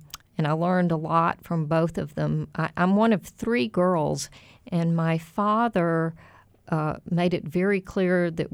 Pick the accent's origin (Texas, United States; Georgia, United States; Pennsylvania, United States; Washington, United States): Texas, United States; Waco; I feel that I'm very privileged to have been born and raised in Waco, Texas.